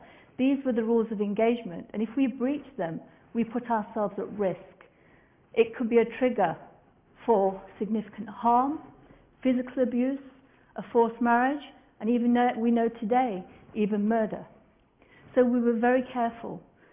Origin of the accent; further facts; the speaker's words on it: England, United Kingdom; growing up in England did not actually give me the same life as my peers.